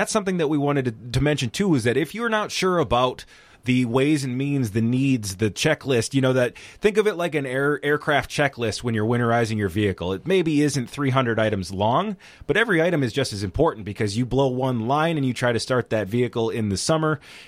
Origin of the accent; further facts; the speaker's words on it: Pike Lake, Wisconsin, United States; I'm not from Butternut, but being a Pike Lake boy as I am, so I won't pretend to speak for that community